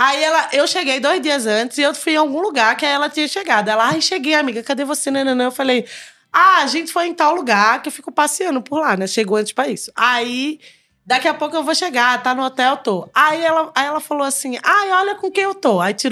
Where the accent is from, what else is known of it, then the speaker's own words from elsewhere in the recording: Pernambuco, Brazil; porque eu sou de Pernambuco, frevo, tá tudo ali.